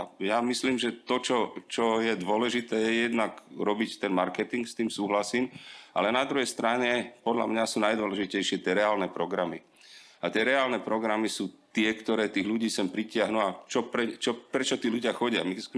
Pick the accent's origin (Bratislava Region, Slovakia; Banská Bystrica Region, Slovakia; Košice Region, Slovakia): Bratislava Region, Slovakia; Bratislava; Ja som sa narodil v Bratislave, celý život bývam v Bratislave, býval som v každej bratislavskej štvrti